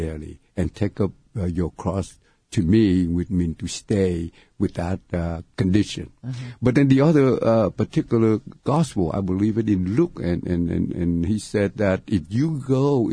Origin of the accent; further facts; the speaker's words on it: Nha Trang, Khanh Hoa, Vietnam; I came from Nha Trang in the very south, the middle of the south part of Vietnam. But my mom and so my grandmother came from the town, the city, it's not far from Lavang, the shrine.